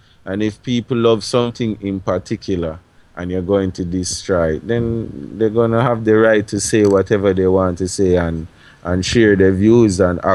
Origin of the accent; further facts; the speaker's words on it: Jamaica; And it is a rich heritage. We come from Jamaica, where I figure, so we should hold on to and hold it tight and don't let it go.